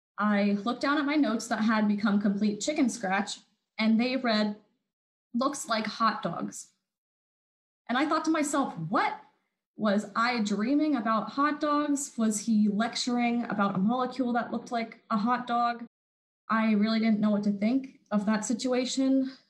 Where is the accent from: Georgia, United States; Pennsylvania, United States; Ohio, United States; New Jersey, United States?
Pennsylvania, United States; Hamburg; So I was born and raised in Hamburg, Pennsylvania.